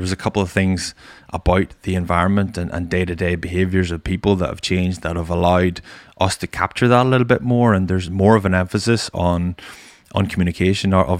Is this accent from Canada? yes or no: no; Ireland; I'm a rugby player, I'm an Irish rugby player, I'm an international